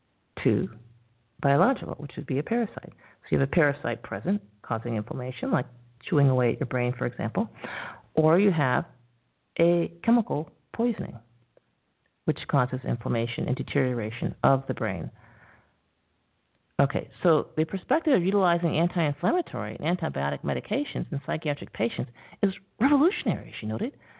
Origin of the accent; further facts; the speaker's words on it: Syracuse, New York, United States; I'm from Syracuse, New York